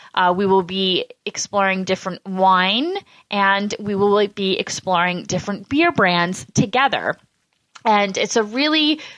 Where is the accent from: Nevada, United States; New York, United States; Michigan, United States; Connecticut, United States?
New York, United States; Syracuse; this all kind of cultivated from my background when I was growing up in Syracuse.